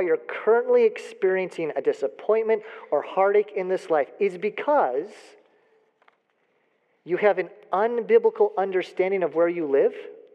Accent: Illinois, United States; when I was a child growing up outside of Chicago

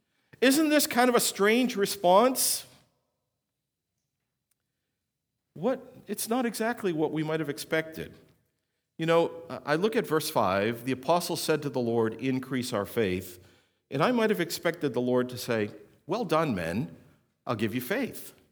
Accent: New England, United States; Now, in the South, right, I'm from New England. This is not my native language, but in the South, there's y'all.

